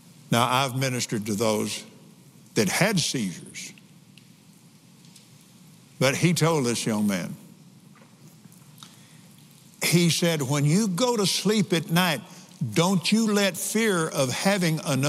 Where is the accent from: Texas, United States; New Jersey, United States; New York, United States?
Texas, United States; But I'm from Texas.